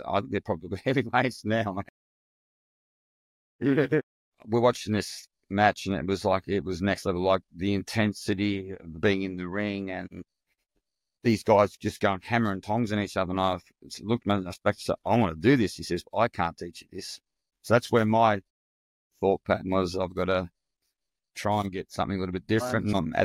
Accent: Melbourne, Victoria, Australia; Yeah, I'm from Melbourne originally. When I was in high school, I lived in a place called Croydon. So I was in the southeastern suburbs of Melbourne

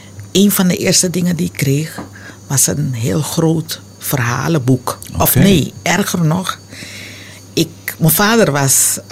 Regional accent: Suriname; Ik ben natuurlijk opgegroeid in Suriname.

